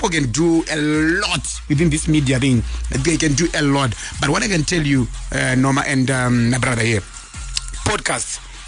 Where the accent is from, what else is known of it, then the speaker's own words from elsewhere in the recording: Rusape, Manicaland, Zimbabwe; I grew up in Rusape, Kunyazura, but then ndakazomuva zvishoko kuzengezero zvishoko.